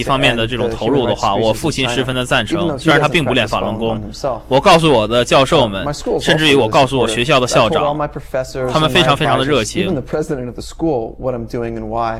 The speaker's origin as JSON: {"language": "Chinese", "region": "California", "country": "United States", "tie": "born or raised there", "lives_now": "New York, United States", "said": "我在加州出生并成长，我在洛杉矶上学，学电脑专业。"}